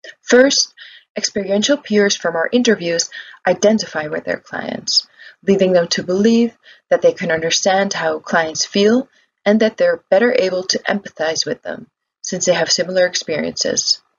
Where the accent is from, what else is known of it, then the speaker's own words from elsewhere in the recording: Netherlands; English is a second language; I'm a researcher from the Netherlands.